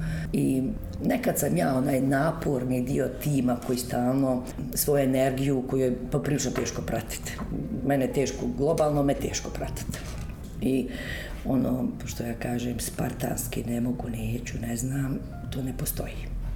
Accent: Banja Luka, Republika Srpska, Bosnia & Herzegovina; now in Brčko, Bosnia and Herzegovina; Ja sam rođena Banja Lučanka. U Banja Luci sam završila osnovnu školu, završila sam matematičku gimnaziju, potom sam završila Pedagošku akademiju, odsjek matematika i fizika.

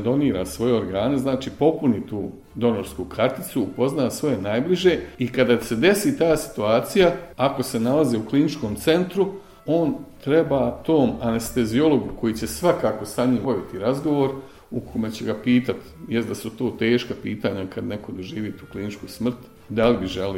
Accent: Bosnia & Herzegovina; I taj mehanizam bi kod nas u Bosni, to je malo otežano

